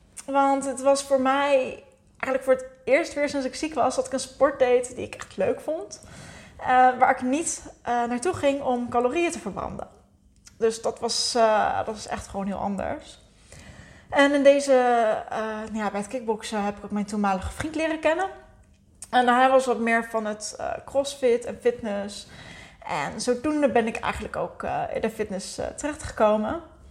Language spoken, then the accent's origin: Dutch; Zutphen, Gelderland, Netherlands; now in Nieuwegein, Netherlands; ik ben ouder dan dat ik lijk. Samen met mijn kat woon ik in Nieuwegein, een plaats onder Utrecht. Overigens niet de plek waar ik ben opgegroeid, want mijn roots die liggen in Zutphen.